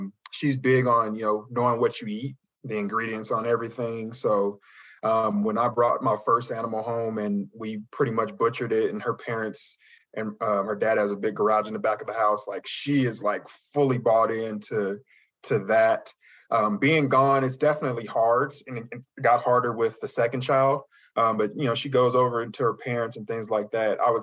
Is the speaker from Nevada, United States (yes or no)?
yes; Las Vegas, Nevada, United States; I'm originally from Las Vegas, so we branch out and go fishing and stuff.